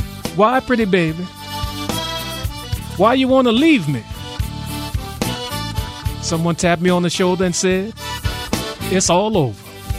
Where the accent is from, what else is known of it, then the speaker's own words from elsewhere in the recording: Opelousas, Louisiana, United States; Tomorrow, another Toys for Tots drive in my hometown of Opelousas at Mojo's at Evangeline Downs Racetrack and Casino.